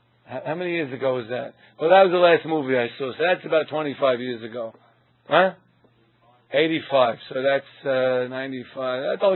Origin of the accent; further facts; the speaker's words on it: Brooklyn, New York, United States; For those of you out of town, I just said talking, so you know I'm from Brooklyn.